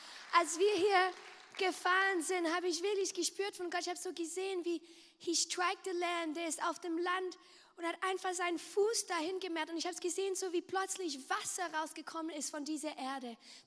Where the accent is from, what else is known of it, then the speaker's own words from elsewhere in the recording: Romandy, Switzerland; German is a second language; also born or lived in United States; now in Germany; ich komme aus der französischen Schweiz. Ich bin in Amerika geboren, deswegen spreche ich eigentlich Englisch und Französisch und ich habe vor 7 Jahren Deutsch gelernt.